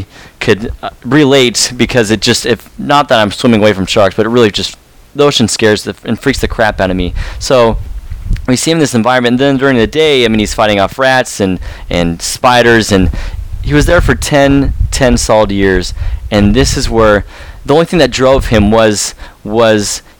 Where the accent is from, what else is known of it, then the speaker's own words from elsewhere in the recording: Los Angeles, California, United States; I'm from Los Angeles. All my friends surf.